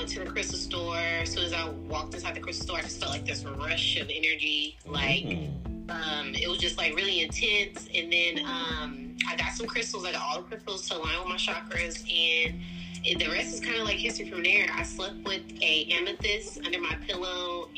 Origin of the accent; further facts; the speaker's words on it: Richmond, California, United States; So, I am from Richmond, California, Bay Area, California, the Bay Area, Oakland, San Francisco.